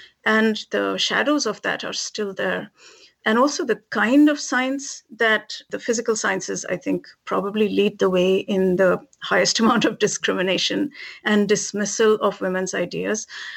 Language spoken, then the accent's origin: English; India; born or raised there; now in United States